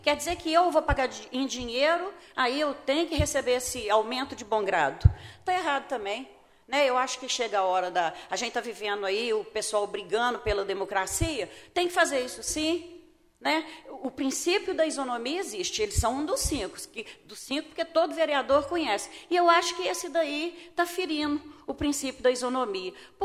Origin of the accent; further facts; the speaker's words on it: Brazil; Com todo respeito, eu sou brasileira